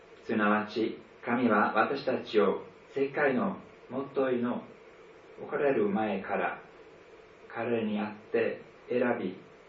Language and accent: Japanese; Switzerland; born there; Japanese is a second language; 私はスイスで生まれ、両親に愛されて育ちました。